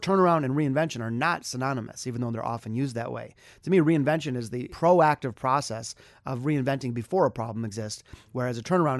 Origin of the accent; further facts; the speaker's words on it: Detroit, Michigan, United States; A good example is my hometown of Detroit, Michigan.